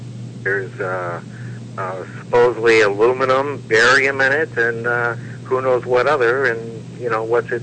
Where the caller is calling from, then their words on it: Manteno, Illinois, United States; I'm from Manteno, Illinois.